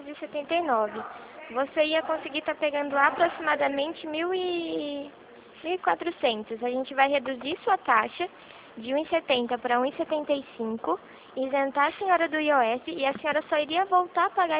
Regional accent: Rio Claro, São Paulo, Brazil; Eu também sou aqui de Rio Claro, da Avenida 3.

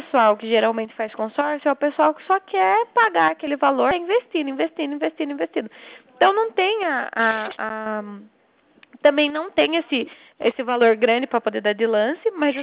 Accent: Itapetininga, São Paulo, Brazil; Então, eu sou de São Paulo, Itapetininga.

